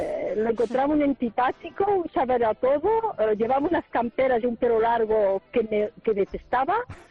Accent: France; now in Girona, Spain; yo soy francesa, de orígenes españoles, pero soy francesa

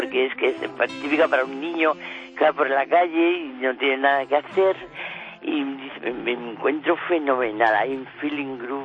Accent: Melilla, Spain; now in Málaga, Spain; Yo soy de Melilla.

